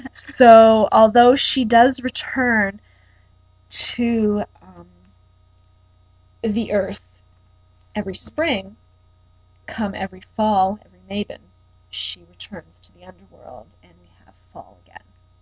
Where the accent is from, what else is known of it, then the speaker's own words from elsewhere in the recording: Canada; That's C-A, not com, because we're Canadian, so .ca.